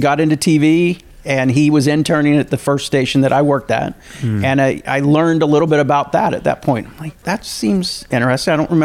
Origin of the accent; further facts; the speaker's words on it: West Virginia, United States; Yeah, I started in my hometown in West Virginia, working at a small station for about 5 years, and then took another job in West Virginia in Charleston.